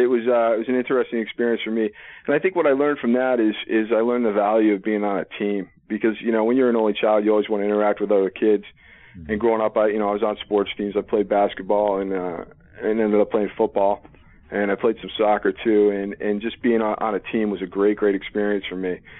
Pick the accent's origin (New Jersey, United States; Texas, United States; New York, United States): New Jersey, United States; Clinton; And I grew up in Western New Jersey, in a small town, Clinton, New Jersey, which if you've ever been there, it's a beautiful, beautiful place to visit.